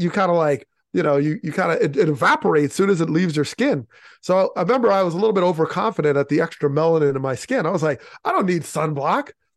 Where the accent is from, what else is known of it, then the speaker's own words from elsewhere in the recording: New York, United States; Well, I grew up outside of New York City.